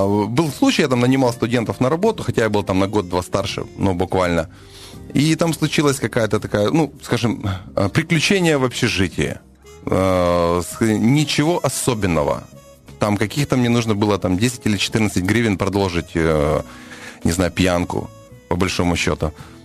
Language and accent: Russian; Vinnytsia Oblast, Ukraine; moved away; Родом я с Винницкой области и приехал в Киев учиться, в железнодорожный университет.